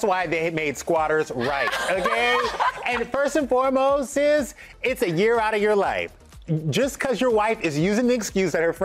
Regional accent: the South, United States; I'm from the South.

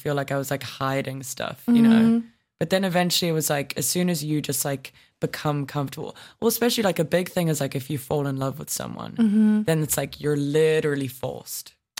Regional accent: South Africa; I mean, like growing up in South Africa, it's kind of like, I just feel like I didn't get the opportunity

